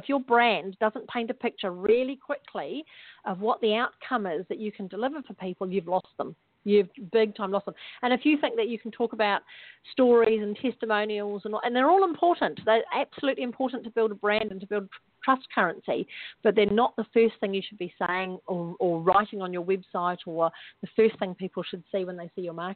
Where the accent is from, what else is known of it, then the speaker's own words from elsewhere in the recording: New Zealand; accent: New Zealand; I'm sorry for my New Zealand accent probably sounds like I'm saying something completely different